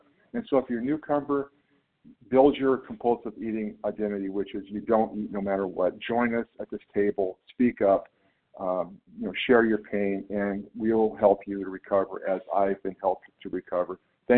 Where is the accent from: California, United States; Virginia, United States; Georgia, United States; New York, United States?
California, United States; I'm from Northern California.